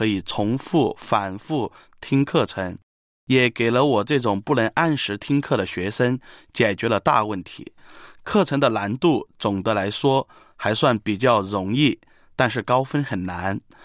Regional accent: Sichuan, China; ，良院可以算是伴随我的信仰旅程。我15岁正式接受主耶稣后，就一直收听电台的节目来建立信仰

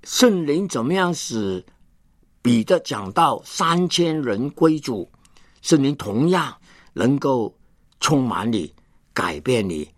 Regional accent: Hong Kong; born there; 因为我本来是在香港出生，念书也念那个英国联邦历史，但是圣灵的感动叫我看见呢，我是个中国人。

